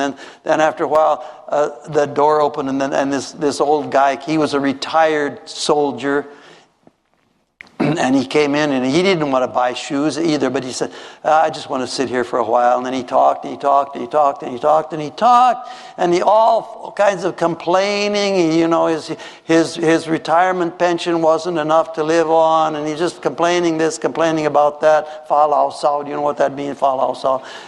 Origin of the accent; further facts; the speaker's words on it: Minnesota, United States; I come from Minnesota. It's cold snow.